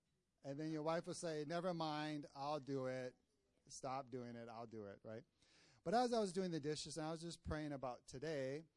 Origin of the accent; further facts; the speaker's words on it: Minnesota, United States; now in Texas, United States; You know, I grew up in Minnesota, land of the frozen chosen.